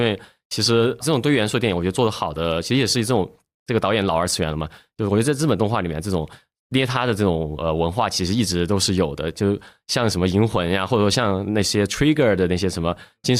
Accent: Sichuan, China; 我是四川人

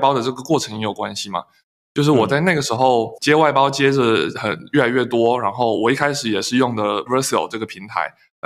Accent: Taiwan; moved away as an adult; also born or lived in Hangzhou; 因为我本身是台湾人，后来因为就是一些机会跑到杭州来浙大读书

